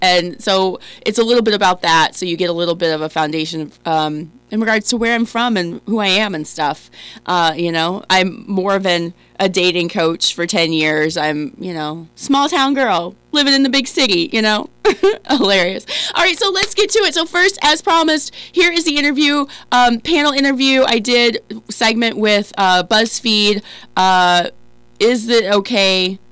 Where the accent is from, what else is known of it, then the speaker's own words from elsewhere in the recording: Ohio, United States; I'm from Warren County in Ohio, which is a small southern, it's kind of like the southern tip of Ohio, kind of near Kentucky, around that area. I grew up around there in a small town